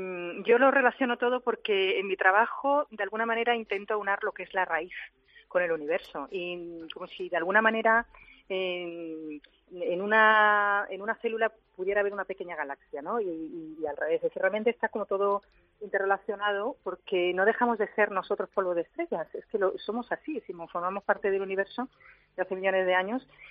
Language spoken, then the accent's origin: Spanish; Málaga, Andalusia, Spain